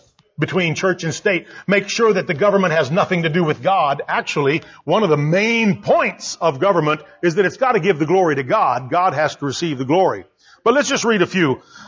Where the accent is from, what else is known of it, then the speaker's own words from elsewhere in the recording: United States; And I am also an American, and I have defended America to foreign people